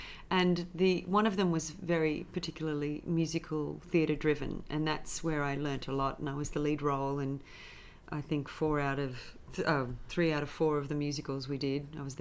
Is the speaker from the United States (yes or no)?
no; Sydney, New South Wales, Australia; I'm a Sydney girl. I grew up in the St. George area. And then I went to school in the St. George area and the Sutherland Shire. And then I moved to the eastern suburbs when I was a bit older and lived there most of the rest of my life